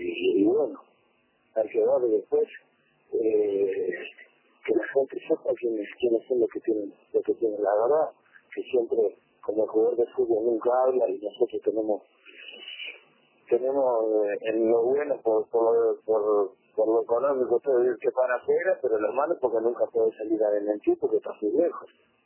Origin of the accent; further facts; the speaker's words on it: Uruguay; y no es como que soy uruguayo